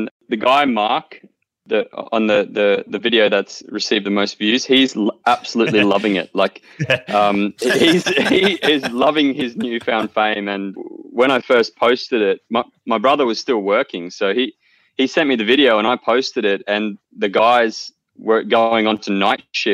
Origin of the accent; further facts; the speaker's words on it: Australia; now in Melbourne, Australia; and I live in Melbourne now. And about a month ago, or a bit over a month ago, I came back to my hometown for a holiday, and I brought my Tesla, which I've had for about 18 months.